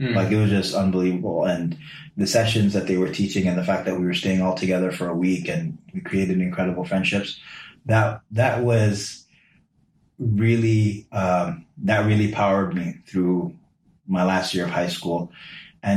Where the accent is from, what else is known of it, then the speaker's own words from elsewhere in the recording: Connecticut, United States; Our kids growing up in Connecticut, it's like, like, only kid in your school.